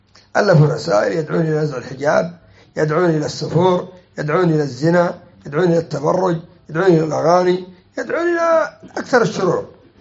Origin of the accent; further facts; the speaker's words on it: Yemen; ولا حزب الرشاد السلفي عندنا في اليمن اسم سلفي وهو خلفي